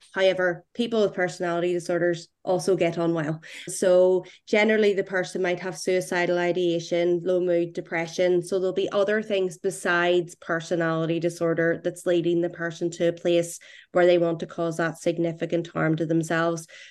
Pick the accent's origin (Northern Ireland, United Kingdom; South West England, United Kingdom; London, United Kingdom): Northern Ireland, United Kingdom; Belfast; I grew up in West Belfast, which would be maybe one of the bigger areas of social deprivation in Belfast. Lots of mental ill health, socioeconomic difficulties, etc. I don't live there now. I live just outside Belfast now, Newton Abbey, but born, raised, schooled, educated, etc.